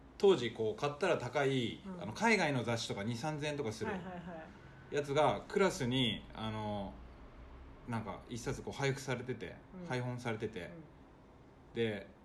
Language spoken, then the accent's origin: Japanese; Sapporo, Hokkaido, Japan; 札幌です、はい、札幌育ちで、2013年に独立して